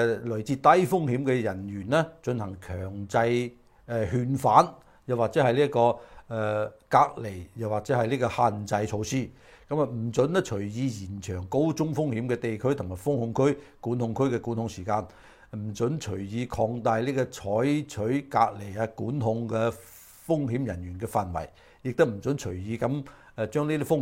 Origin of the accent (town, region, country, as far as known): China; born or raised there; now in Hong Kong